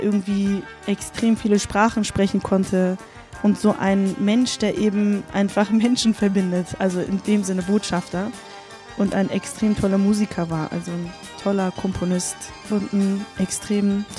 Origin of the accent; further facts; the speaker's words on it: Sivas, Turkey; Das ist eigentlich so ein paar hundert Kilometer entfernt von dem Ort, wo ich herkomme, wo meine Familie herkommt, aus Sivas.